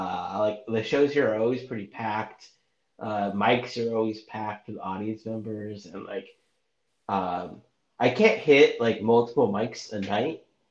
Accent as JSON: {"language": "English", "region": "California", "country": "United States", "also_born_or_lived": "San Francisco", "said": "I'm not from SF. I'm from SoCal, but I moved to SF for college."}